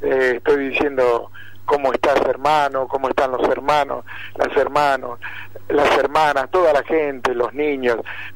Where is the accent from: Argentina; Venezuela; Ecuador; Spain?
Argentina; Cañadón, Patagonia; porque el viento de mi tierra me ha enseñado a hacerlo así.